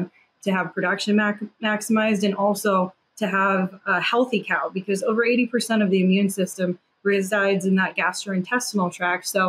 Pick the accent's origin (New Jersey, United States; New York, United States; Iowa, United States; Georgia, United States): Iowa, United States; Yeah, I grew up in Northwest Iowa on a pig farm.